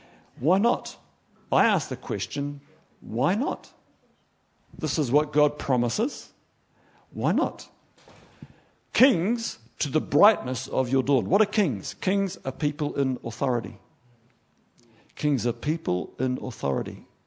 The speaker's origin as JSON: {"language": "English", "country": "New Zealand", "lives_now": "Slough, United Kingdom", "said": "I come from New Zealand, where a city is when you get to a certain size"}